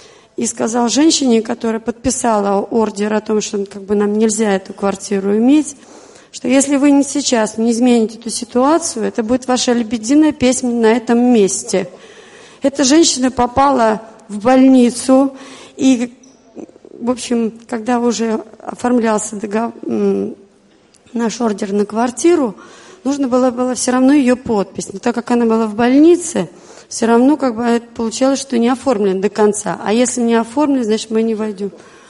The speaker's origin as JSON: {"language": "Russian", "town": "Smolensk", "region": "Smolensk Oblast", "country": "Russia", "lives_now": "Pskov, Russia", "said": "сами мы из Пскова. Жила я не в Пскове, не рождена в этом городе, я из Смоленска."}